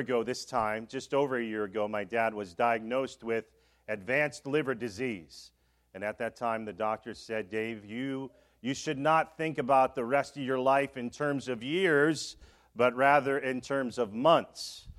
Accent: Chicago, Illinois, United States; I grew up in Chicago.

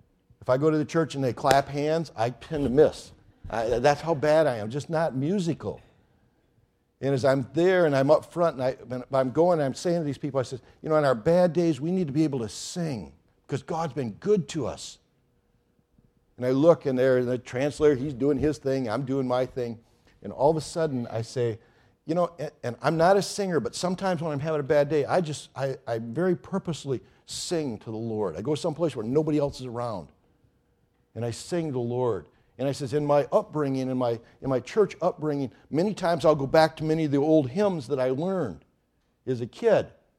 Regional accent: Owosso, Michigan, United States; When I was at the chapel that I was born and raised at in Owosso, the elders came up to me when I was about 15, 16 years old

